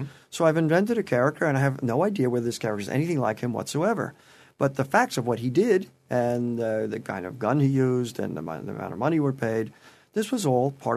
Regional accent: Peekskill, New York, United States; I had heard of an incident in my hometown of Peekskill, New York, on the Hudson River

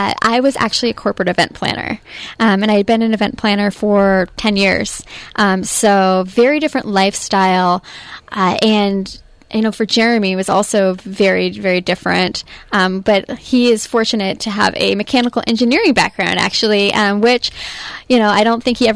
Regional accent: Forks, Washington, United States; I grew up in Forks, Washington. So it's very close to the northwest tip of the United States, actually.

